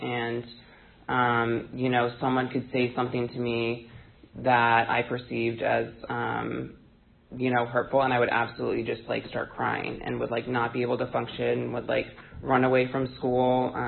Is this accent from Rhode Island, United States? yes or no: no; Rockville, Maryland, United States; I grew up in Rockville, Maryland.